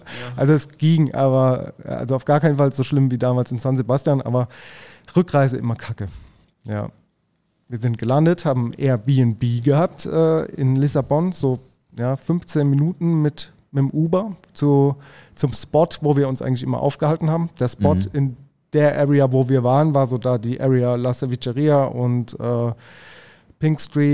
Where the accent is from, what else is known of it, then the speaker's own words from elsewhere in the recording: Mannheim, Baden-Württemberg, Germany; weil ich kenne das gar nicht so Metrosystem, wie als Mannheimer oder ich als Mannheimer.